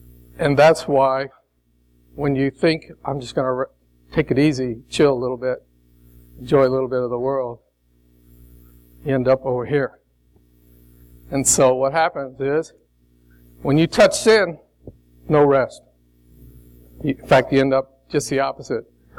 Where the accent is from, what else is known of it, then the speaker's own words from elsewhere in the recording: Chicago, Illinois, United States; I'm from Chicago.